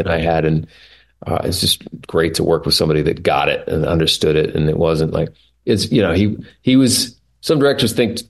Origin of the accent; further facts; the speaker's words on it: Oklahoma, United States; I grew up in Oklahoma